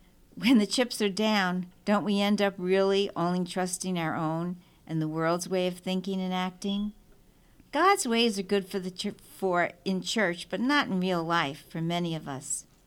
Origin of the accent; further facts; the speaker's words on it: South Ozone Park, New York, United States; Well, I'm from South Ozone Park.